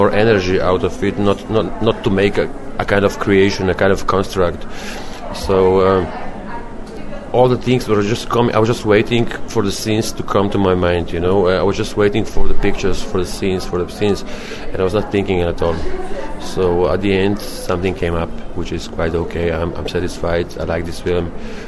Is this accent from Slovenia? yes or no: yes; Slovenia; I'm from Slovenia. It's a tiny country which almost no one knows on the world. But as soon as I say that I live 200 kilometers from Venice, then they realize where approximately this little country is